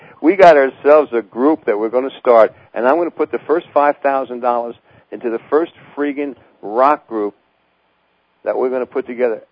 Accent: Brooklyn, New York, United States; born there; so I'm the first generation born in the United States. Now, I was born in Brooklyn Jewish Hospital

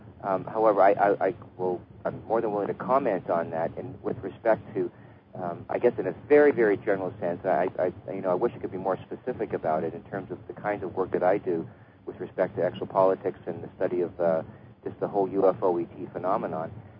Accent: Canada; being a Canadian, I can well attest to observing this, you know, over the 50 plus years that I've been on the planet.

